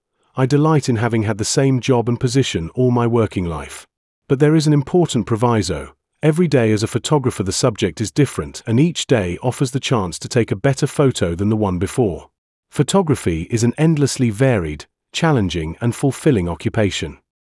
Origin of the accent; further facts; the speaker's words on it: England, United Kingdom; a fact I'd never considered or fully appreciated when growing up in England